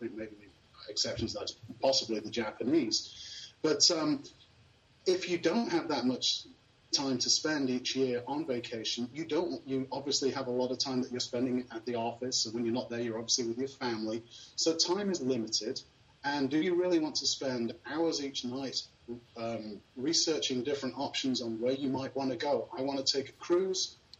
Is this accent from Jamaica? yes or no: no; England, United Kingdom; now in United States; I grew up in Europe, in England specifically